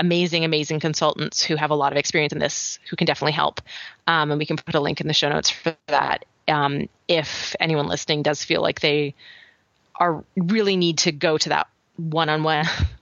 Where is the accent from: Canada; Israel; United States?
Canada; accent: Canadian; We'll go home for the summer again. That'll refresh in my Canadian accent for a couple months.